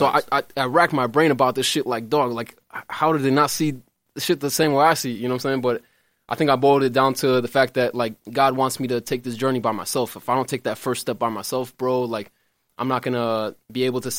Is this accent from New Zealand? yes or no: no; Palestine; now in United States; Obviously, I'm from Palestine.